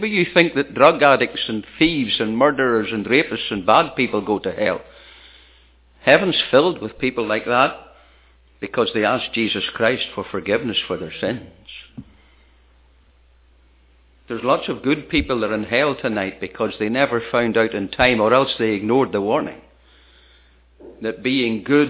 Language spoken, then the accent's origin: English; Ireland; Back home in Ireland, where I come from, my home country, they talk about turning over a new leaf.